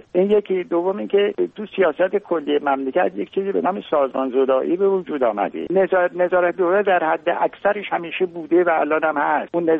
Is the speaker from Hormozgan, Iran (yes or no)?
no; Khuzestan, Iran; من بچه خوزستانم، 8 سال تقریبا من بمبارون شده، من اصلا روم نمیشه برم جنوب.